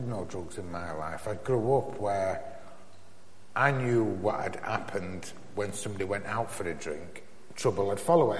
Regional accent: Bradford, Yorkshire and the Humber, United Kingdom; growing up in Yorkshire and in Bradford is really dear to my heart.

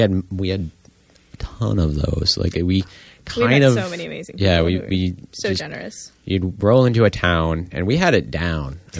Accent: Minnesota, United States; So I'm from Minnesota.

